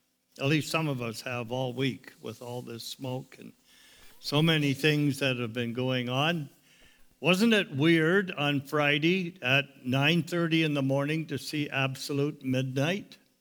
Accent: Niagara Falls, Ontario, Canada; moved away as an adult; also born or lived in India; Then we retired, came home to Canada in 2002. In 2004, we came from Niagara Falls, which is our home area, to here

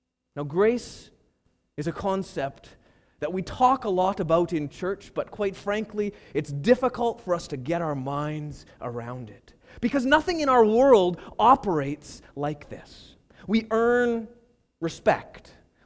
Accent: Canada; In fact, some have said that this is the cardinal virtue of being Canadian. Whatever else we might do, we won't offend you in the process.

